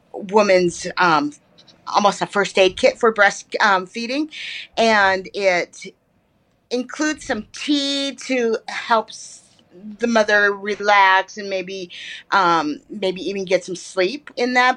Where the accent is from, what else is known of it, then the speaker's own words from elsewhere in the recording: Montana, United States; I was born in Omaha, Nebraska, but have been in Montana ever since then. I was kind of accidental born in Nebraska.